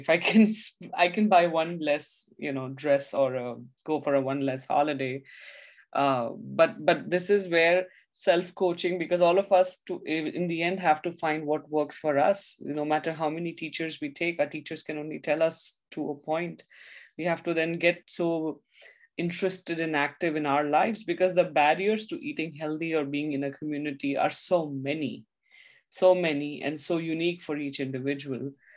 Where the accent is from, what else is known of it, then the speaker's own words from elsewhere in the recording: Mumbai, Maharashtra, India; when I came from Mumbai, you know, we have the same weather the whole year, right?